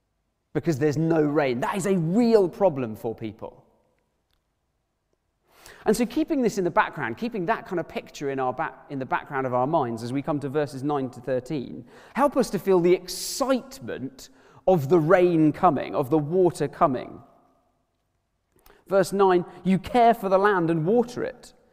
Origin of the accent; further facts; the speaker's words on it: Worthing, South East England, United Kingdom; I grew up in Worthing by the sea.